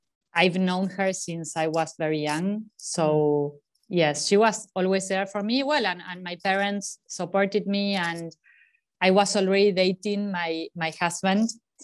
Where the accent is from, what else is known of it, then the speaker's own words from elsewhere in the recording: Argentina; I was born here in Argentina, and I was adopted by an Argentinian family. I always lived here. I went to live to New York for 5 years with my husband when we got married because of his job, but I've always lived in Argentina.